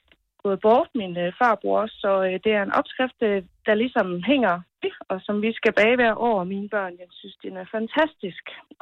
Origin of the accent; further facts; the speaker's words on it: Staby, Central Denmark Region, Denmark; Jeg er fra Staby.